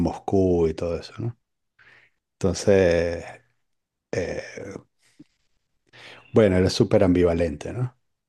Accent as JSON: {"language": "Spanish", "country": "Venezuela", "said": "Y tú sabes que yo soy venezolano, ¿no?"}